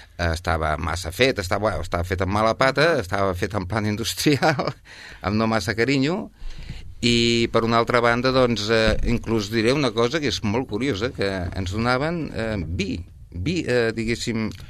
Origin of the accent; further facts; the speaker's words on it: Sabadell, Catalonia, Spain; born there; Jo vaig néixer a Sabadell.